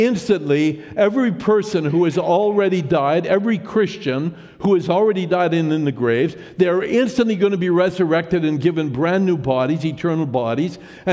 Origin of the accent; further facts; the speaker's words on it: Montreal, Quebec, Canada; I was born and raised in Montreal.